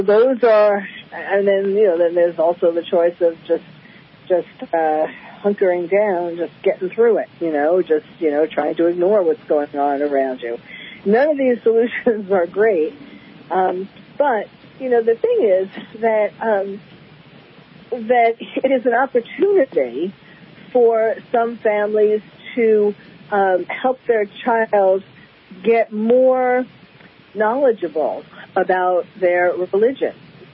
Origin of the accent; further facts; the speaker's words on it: New York, United States; now in California, United States; I mean, I was born and bred in New York, and I went to a temple school from the time that I was, I don't know, five or something.